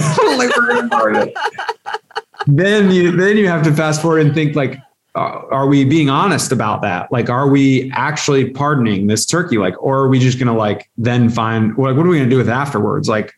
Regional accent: Virginia Beach, Virginia, United States; Like I don't come from a farm background. I grew up in Virginia Beach. Like I'm a city kid.

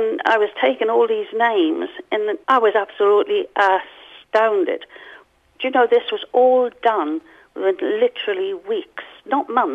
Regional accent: Newcastle, North East England, United Kingdom; I come from Newcastle, but he was local.

